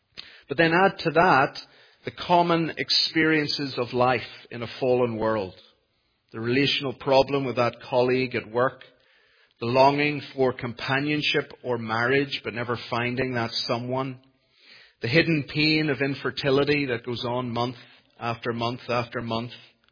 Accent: Northern Ireland, United Kingdom; accent: Northern Irish; That's my Northern Irish accent again.

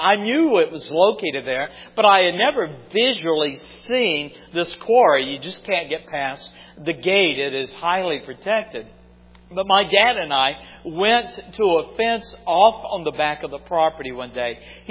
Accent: the Carolinas, United States; Where I grew up back in the Carolinas, there is a huge, deep pit.

